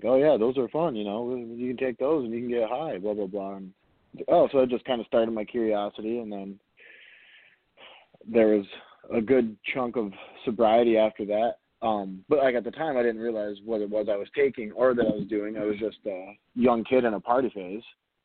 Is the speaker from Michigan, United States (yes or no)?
yes; Sault Ste. Marie, Michigan, United States; I am from Sault Ste. Marie, Michigan. I am part of the Sault Ste. Marie Tribe of Chippewa Indians. I have lived up here most of my life